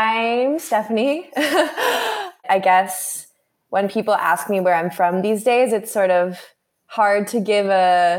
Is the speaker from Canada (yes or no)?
yes; Canada; I was born in Canada and I grew up there with a really close family